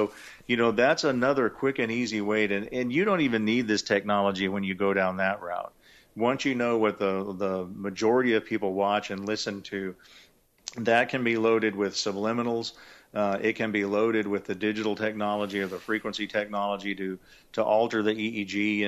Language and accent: English; Texas, United States; Of course, I'm a Texan, so I'm never going to be in favor of gun control